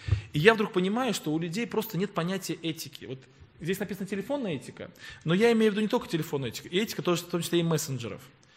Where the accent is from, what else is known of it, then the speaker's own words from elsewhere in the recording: Tolyatti, Samara Oblast, Russia; born there; Это родной город моей семьи. Я сам родился в Тольятти, вся моя семья родилась в Нижнем Новгороде.